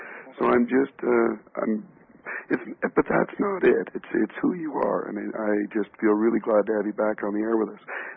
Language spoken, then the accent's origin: English; Canada; maybe it's you're Canadian and I'm Canadian